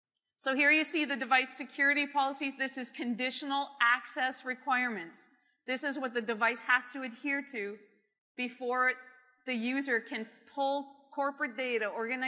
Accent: Canada; now in United States; so I'm Canadian and American now

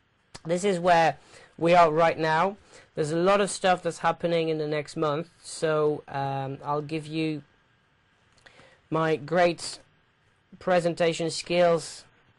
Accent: London, United Kingdom; accent: British; I'm from London, just in case the British accent wasn't too knowledgeable. And I'm half French, for those of you that wonder where that accent came from

